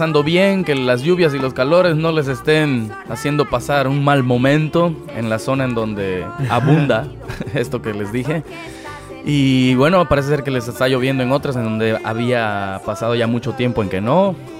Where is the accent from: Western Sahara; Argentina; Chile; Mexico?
Mexico; Veracruz; now in Los Angeles, United States; Como deben saber ustedes, pues soy de Veracruz, pero he emigrado a Los Ángeles